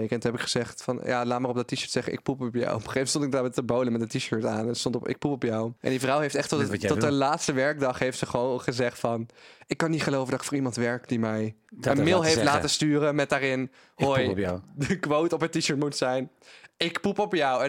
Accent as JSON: {"language": "Dutch", "region": "North Brabant", "country": "Netherlands", "said": "Ik kom uit Brabant."}